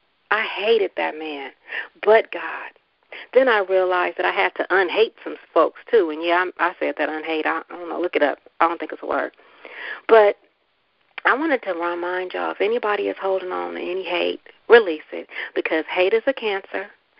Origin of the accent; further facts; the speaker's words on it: Richmond, United States; It's haterization, Kim. I'm from Richmond. You are too.